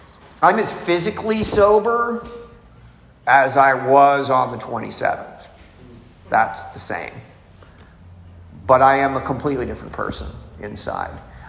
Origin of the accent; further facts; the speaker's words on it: Boston, Massachusetts, United States; I'm from Boston. I'm the oldest of four boys. We're Irish. We're Catholic.